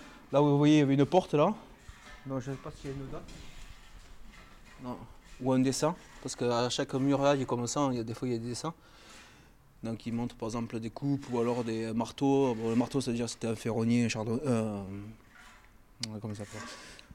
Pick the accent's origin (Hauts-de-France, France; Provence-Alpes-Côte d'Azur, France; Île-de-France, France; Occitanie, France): Occitanie, France; Sauve; born there; also born or lived in Nîmes; Moi, je suis né à Sauve, dans souche, voilà, de Sauve, voilà.